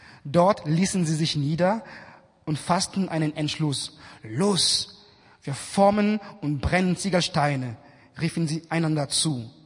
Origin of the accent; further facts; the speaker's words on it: Hanover, Lower Saxony, Germany; Ich komme aus Hannover, aus der Christengemeinde Elim Hannover.